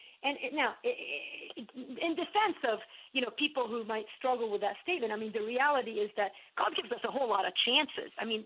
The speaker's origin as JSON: {"language": "English", "country": "Lebanon", "tie": "born or raised there", "said": "growing up in Lebanon gave me kind of a bird's-eye view of that, even back in the 70s and 80s."}